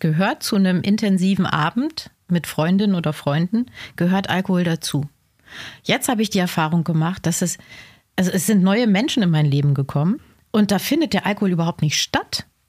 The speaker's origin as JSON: {"language": "German", "region": "Lower Saxony", "country": "Germany", "said": "Ich komme aus dem Emsland, ja."}